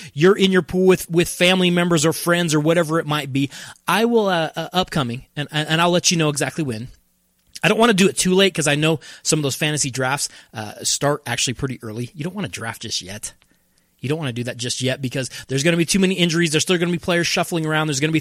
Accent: Colorado, United States; Now I'm from Colorado. We don't have earthquakes.

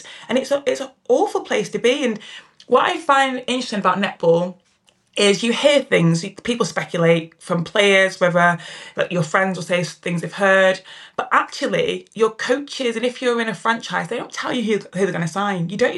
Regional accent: Manchester, North West England, United Kingdom; I think I'm from Manchester, so I've relocated home.

